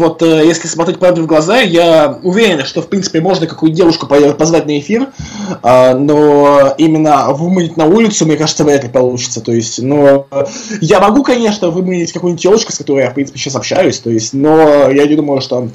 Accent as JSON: {"language": "Russian", "region": "Moscow", "country": "Russia", "said": "Я из Москвы. Я из Москвы, но мне 3 часа ехать до Истры."}